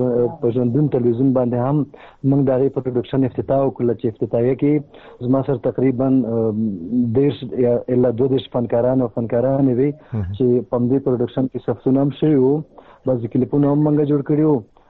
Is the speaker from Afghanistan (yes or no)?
no; Khyber Pakhtunkhwa, Pakistan; زما کور اوس هم په خیبر پختونخوا کې دی، چون زما پیدایش هلته شوی دی، ما تعلیم تربیه هغلته کړې ده.